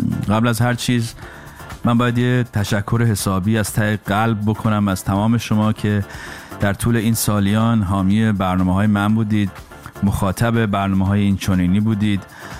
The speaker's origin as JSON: {"language": "Persian", "country": "Iran", "moved": "yes", "said": "برای ما که خارج از ایرانیم"}